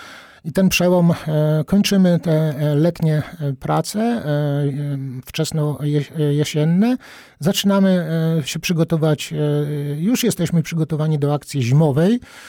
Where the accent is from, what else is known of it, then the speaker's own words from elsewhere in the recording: Łomża, Podlaskie Voivodeship, Poland; Ja jestem Łomżyniakiem od urodzenia, z krwi i kości i myślę, że znam problemy Łomży